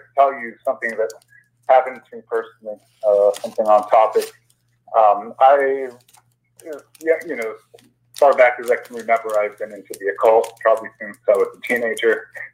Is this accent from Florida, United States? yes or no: no; Los Angeles, California, United States; moved away; Right now, no. I was actually born and raised in LA, but I haven't been in the States for, I don't know